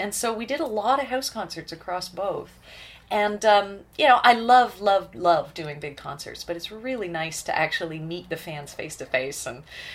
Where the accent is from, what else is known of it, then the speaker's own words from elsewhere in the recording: Canada; born there; I was born in Canada. But there's so much Celtic background in my family. I've also described myself as a British Isles mongrel, in that I've got pretty much everything from the British Isles, but no other background